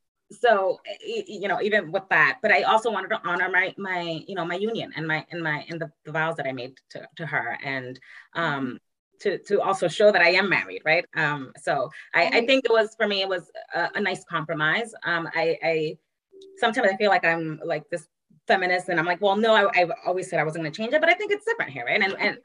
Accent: Dominican Republic; also born or lived in Puerto Rico; So I am the daughter of a Puerto Rican father and a Dominican mother. I was born in Puerto Rico, I always say raised in DR, but I wasn't really raised in DR. I was raised with my Dominican side of the family. But I went to Dominican Republic literally 2 weeks after I was born.

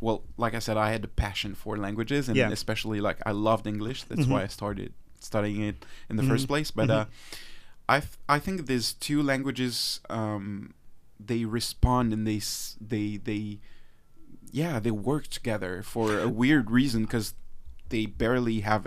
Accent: Réunion; first language French; English is a second language; But like Creole is like my deep roots, because it's only spoken in Reunion where I grew up.

